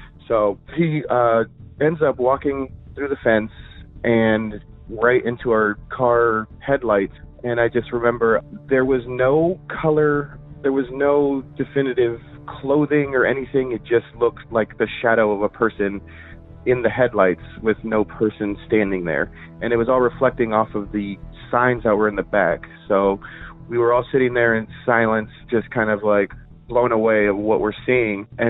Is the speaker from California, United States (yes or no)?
yes; Yorba Linda, California, United States; I grew up in the Yorba Linda area, so Orange County.